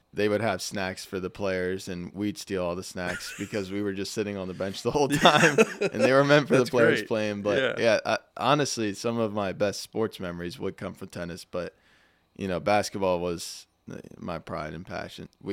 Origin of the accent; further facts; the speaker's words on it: Pennsylvania, United States; Yeah, so I grew up in Amish country, lived next to a farmer, but we have a great family.